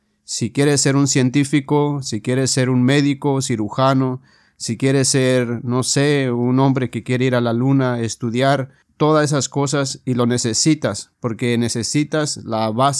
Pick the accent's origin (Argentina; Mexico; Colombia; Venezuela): Mexico; como yo mexicano, siempre escuchamos que la práctica hace el maestro